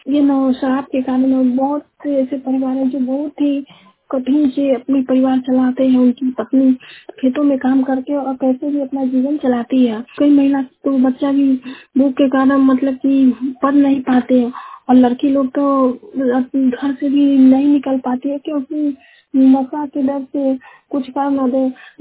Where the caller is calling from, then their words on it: Sawasar, India; सवासर गांव से सवासर पंचायत से बोल रही हूँ।